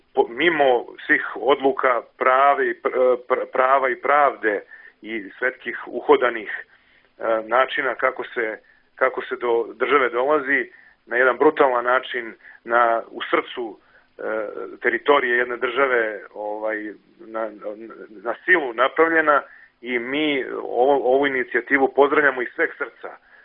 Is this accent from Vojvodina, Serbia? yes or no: no; Belgrade, Serbia; mi smo to iz Beograda